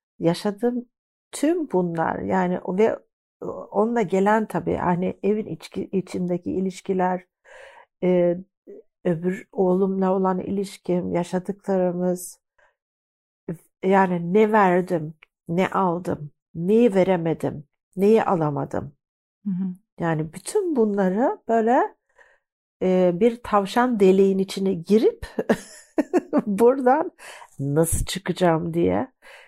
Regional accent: Sweden; ben İsveç'te doğdum, büyüdüm.

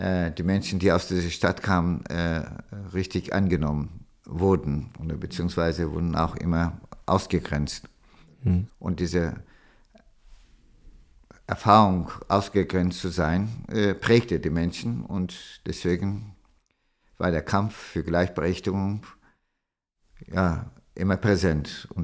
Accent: Istanbul, Turkey; moved away as an adult; now in Frankfurt, Germany; Ich bin ja in der Türkei geboren, beziehungsweise in Istanbul aufgewachsen und bin ich mit 22, 1978 nach Frankfurt gekommen.

